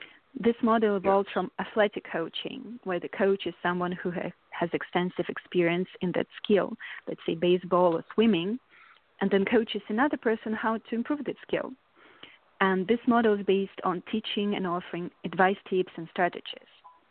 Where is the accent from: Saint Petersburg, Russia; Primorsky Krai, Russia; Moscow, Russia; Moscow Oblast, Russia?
Saint Petersburg, Russia; English is a second language; moved away as an adult; now in United States; I'm originally from Russia, St. Petersburg